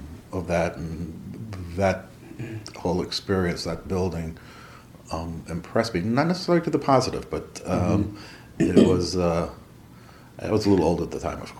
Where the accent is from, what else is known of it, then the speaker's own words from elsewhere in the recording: Queens, New York, United States; Not too far away from where I live right now, in Queens, in the Kew Gardens areas of Queens.